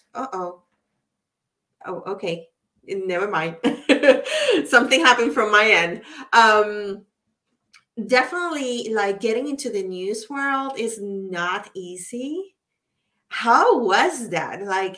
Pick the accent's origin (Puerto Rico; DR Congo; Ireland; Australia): Puerto Rico; born there; I was born in Puerto Rico, so I was like in my own Caribbean bubble.